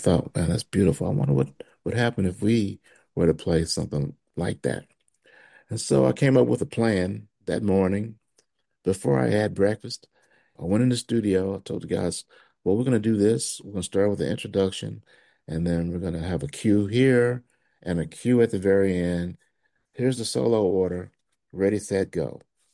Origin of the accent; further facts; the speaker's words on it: Memphis, Tennessee, United States; I mean, I grew up in Memphis, Tennessee. I went to college in Jackson, Mississippi.